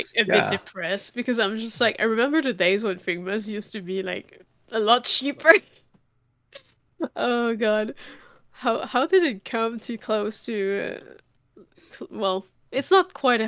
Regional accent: Canada; I can't remember also because like I'm Canadian, so I see both the Canadian and US price

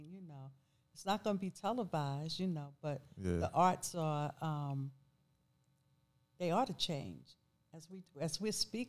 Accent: New York, United States; I mean, I grew up, was born in the 50s. So I grew up in New York, the 60s and the 70s.

